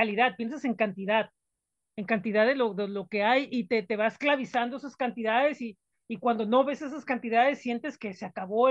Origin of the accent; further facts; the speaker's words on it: Mexico; sí hay mucho un poco de esa educación dentro de como somos como mexicanos